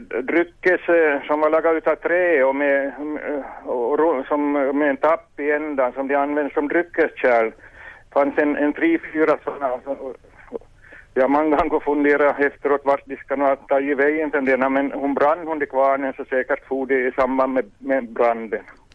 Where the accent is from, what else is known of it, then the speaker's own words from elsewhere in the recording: Vaasa, Ostrobothnia, Finland; från Vasa här. God morgon.